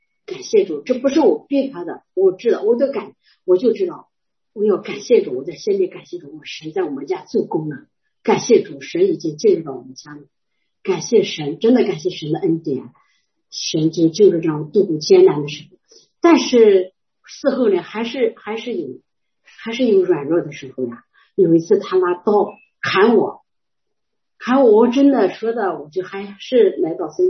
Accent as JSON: {"language": "Chinese", "region": "Anhui", "country": "China", "tie": "born or raised there", "lives_now": "Shanghai, China", "said": "我就回我老家，我是安徽的，我回老家。"}